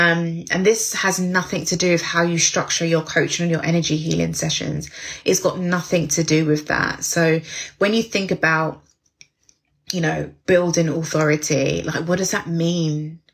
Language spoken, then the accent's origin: English; United Kingdom; British. I'm so British. British summertime.